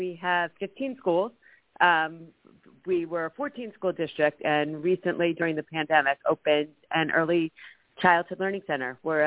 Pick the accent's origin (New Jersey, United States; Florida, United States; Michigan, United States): New Jersey, United States; I grew up in Central Jersey, so I'm a Jersey girl my whole life.